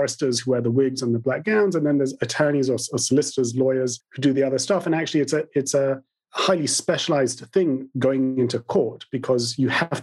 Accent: London, United Kingdom; born there; accent: London; also born or lived in Palo Alto, California, United States; So I was born in London, and I still have the remnants of a London accent. My parents were born in London, but at a young age, I moved to California. And actually, I was a toddler around Palo Alto

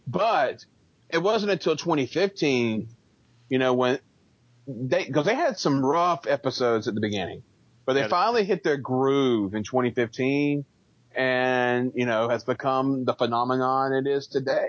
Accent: Georgia, United States; Just to watch my home state get back, you know, near the top of wrestling after many years of, you know, not being there, you know, when back in the day, Atlanta was the king of wrestling

